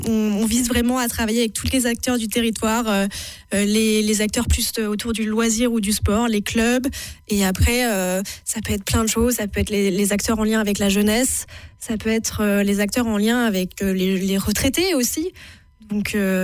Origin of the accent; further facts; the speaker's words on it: Auvergne-Rhône-Alpes, France; also born or lived in Brussels; Moi, je suis originaire de la région iséroise, proche de Grenoble. Mais j'arrive de Bruxelles